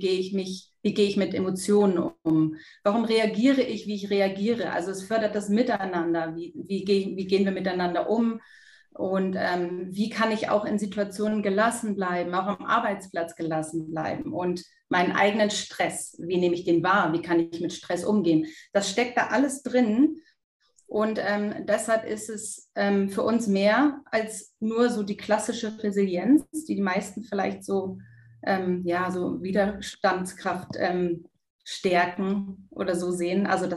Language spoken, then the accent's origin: German; Northern Germany, Germany; now in Munich, Germany; 45 Jahre aus München. Ursprünglich komme ich aus dem Norden Deutschlands.